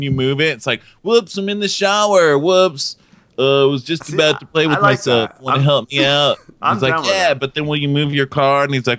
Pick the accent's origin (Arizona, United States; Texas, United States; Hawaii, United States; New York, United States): Texas, United States; El Paso; You see, I grew up in El Paso. I know what you're talking about. I know my span.